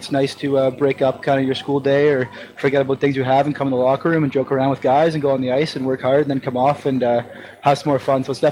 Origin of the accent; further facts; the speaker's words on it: Ottawa, Ontario, Canada; But I'm from Ottawa, Ontario, so it's about a nine-hour drive from here. One of the Canadian guys on the team. I played hockey kind of locally.